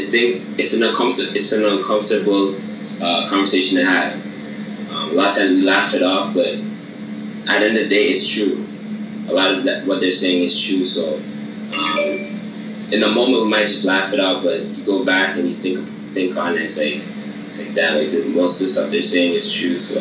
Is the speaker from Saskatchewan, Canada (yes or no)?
no; Toronto, Ontario, Canada; so growing up in Toronto, there was, I won't lie, there's a lot of diversity in Toronto.